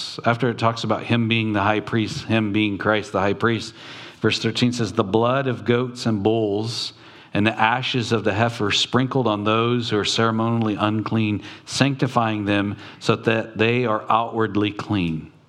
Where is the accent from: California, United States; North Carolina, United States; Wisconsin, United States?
California, United States; Long Beach; I know some of you are farmers or whatever, but I'm from Long Beach.